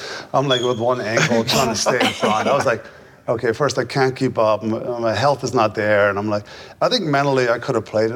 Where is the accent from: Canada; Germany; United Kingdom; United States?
Germany; I grew up in Germany, right?